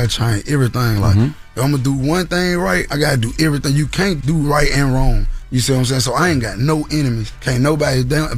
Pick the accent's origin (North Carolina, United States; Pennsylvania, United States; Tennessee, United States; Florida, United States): Tennessee, United States; Memphis; You know, I'm from Memphis, Tennessee. Mm-hmm. You know what I'm saying? I grew up on all sides of Memphis, Tennessee. North Memphis, the East Mem